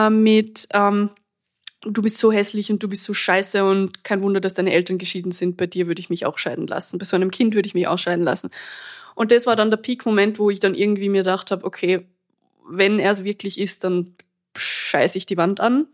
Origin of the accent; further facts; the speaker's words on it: Salzburg, Austria; now in Vienna, Austria; Ja, wir sind aus Salzburg.